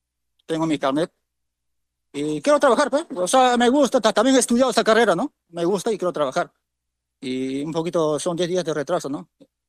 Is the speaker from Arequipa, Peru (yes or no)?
no; Yarada Los Palos, Tacna, Peru; porque yo también soy tandeño, soy poblador de Yara Los Palos, ¿no?